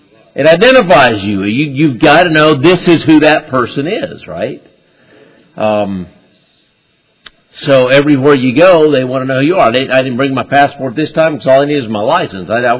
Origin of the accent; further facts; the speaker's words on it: Honduras; moved away; also born or lived in Dallas, United States / Costa Rica; When I was two, I was born in Dallas, but we immigrated to Costa Rica for a year and then to Honduras. And so from the very beginning in Honduras, I grew up as an immigrant. I was a foreigner. And yet I felt like I was Honduran